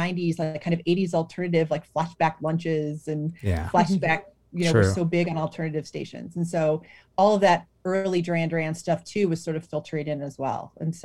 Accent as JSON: {"language": "English", "town": "Cleveland", "region": "Ohio", "country": "United States", "tie": "born or raised there", "said": "So I grew up in Cleveland and we had a really good alternative rock station."}